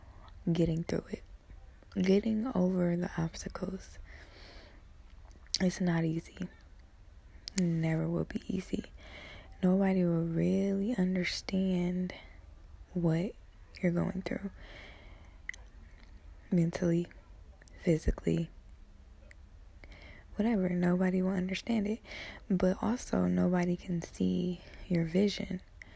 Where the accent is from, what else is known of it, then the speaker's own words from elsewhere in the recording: Detroit, Michigan, United States; maybe because I'm from Detroit, she from Detroit.